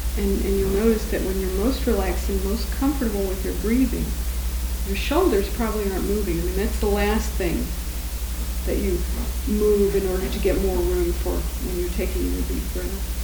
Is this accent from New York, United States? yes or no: no; Tennessee, United States; accent: Tennessee; I used to do that better before I lost my Tennessee accent.